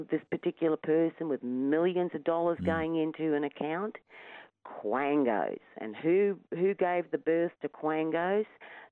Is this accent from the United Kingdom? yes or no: no; Cairns, Queensland, Australia; one of the things that we Australians do not have to protect us against